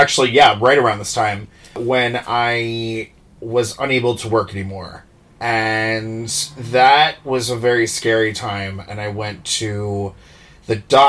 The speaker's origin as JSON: {"language": "English", "region": "New Jersey", "country": "United States", "tie": "born or raised there", "also_born_or_lived": "Tucson, Arizona", "said": "So basically, I was born in Tucson, Arizona. I was there for a while. I mainly went to like high school in Jersey, in South Jersey by the shore, or Central Jersey by the shore."}